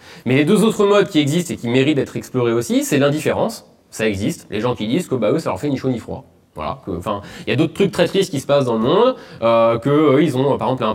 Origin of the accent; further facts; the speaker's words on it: France; Ok, en tant que Français, on a été libéré par les Américains